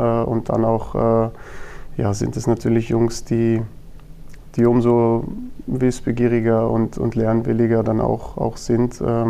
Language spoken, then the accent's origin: German; Munich, Bavaria, Germany; als gebürtiger Münchner